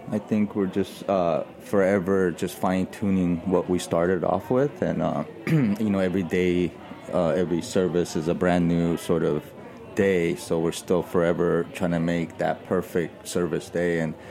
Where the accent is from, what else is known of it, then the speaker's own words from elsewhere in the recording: Los Angeles, California, United States; growing up in Los Angeles, music is really a big part of growing up and having older brothers and sisters.